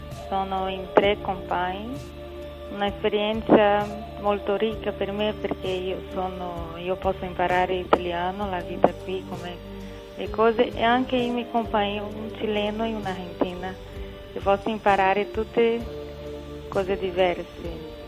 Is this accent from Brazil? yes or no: yes; Brazil; Italian is a second language; now in Italy; io sono brasiliana, da Brasile.